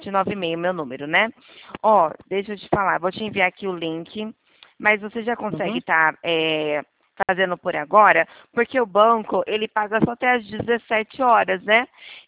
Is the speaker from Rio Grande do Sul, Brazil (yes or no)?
no; Ribeirão Preto, São Paulo, Brazil; Eu sou daqui de Ribeirão Preto, estado de São Paulo